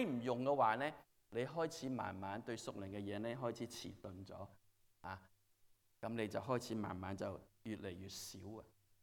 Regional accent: Chaozhou, Guangdong, China; now in United States; 有啲人知道我係潮州人吓，咁赵牧师亦都係潮州人。但係呢，我而家呢个情形，我潮州话嘅程度係咩呢？就係我哋听下冇嚟打识听唔识讲。点解呢？因为我嚟咗四十几年，

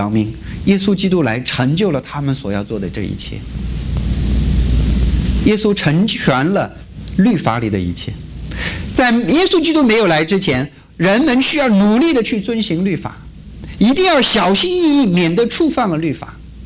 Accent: Xinjiang, China; 在我的家乡新疆那边有很多的穆斯林啊，很多的穆斯林

